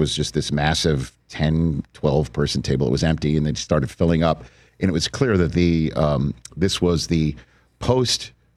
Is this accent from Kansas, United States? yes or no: no; Staten Island, New York, United States; Just talk to him and just say I'm from Staten Island.